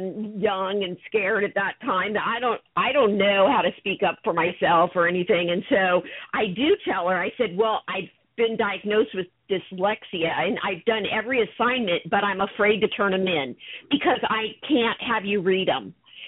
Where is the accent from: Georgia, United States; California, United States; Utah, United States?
California, United States; Huntington Beach; So, you know, growing up in this area, I grew up in Huntington Beach and moved to Newport later on